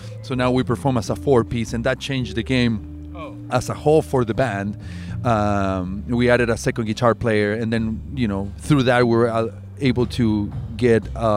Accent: Chile; English is a second language; now in United States; Well, I'm from Chile. The seasons are switched in South America.

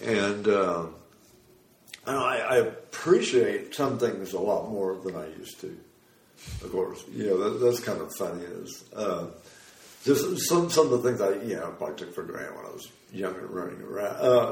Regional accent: Del Rio, Texas, United States; born there; So I was born in Del Rio, Texas, on a U-2 spy base, as a matter of fact.

